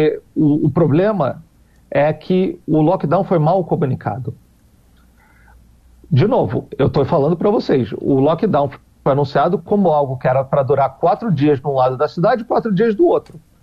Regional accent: Rio de Janeiro, Brazil; accent: carioca; now in Pudong, China; Pô, tô falando em carioquês, né? Desculpa, eu sou carioca. Então, às vezes, tem esse problema de usar gíria do Rio.

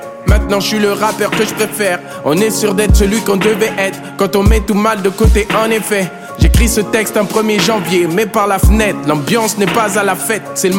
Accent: France; Avant j'attirais toutes les moqueries quand je disais je suis français d'origine zaïroise.

